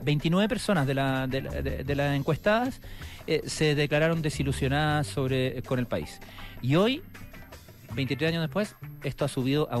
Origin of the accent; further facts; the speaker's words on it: Chile; Bueno, así somos los chilenos